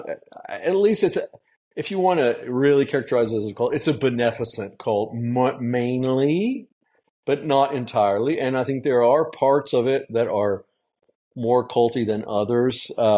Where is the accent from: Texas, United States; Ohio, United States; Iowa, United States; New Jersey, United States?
Texas, United States; Amarillo; moved away as an adult; also born or lived in Holland / South America / Austin, United States; but I grew up in Amarillo, Texas, which is the panhandle of Texas. I managed to get out of Amarillo when I was 18 and go to the bustling, wonderful metropolis of Austin